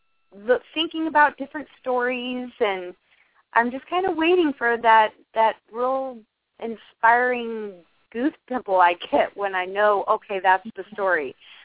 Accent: California, United States; now in Arizona, United States; We're both from the Bay Area, and we moved here to Arizona 12 years ago.

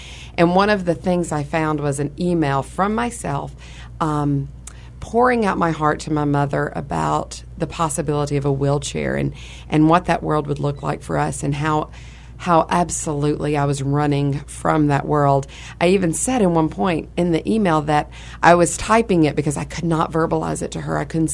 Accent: Mississippi, United States; I was just home in my hometown of Mississippi this past week

